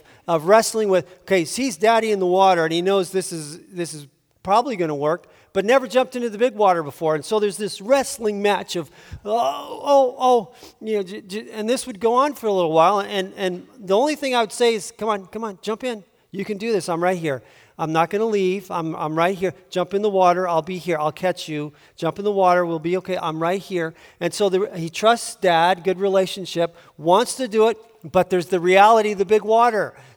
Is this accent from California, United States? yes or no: yes; San Diego, California, United States; From San Diego. And growing up in San Diego, my parents wanted their kids to be water safe.